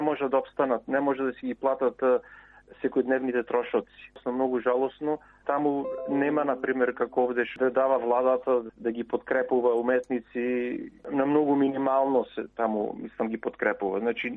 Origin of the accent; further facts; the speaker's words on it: Bitola, Pelagonia, North Macedonia; born there; бидејќи сум роден јас таму во Битола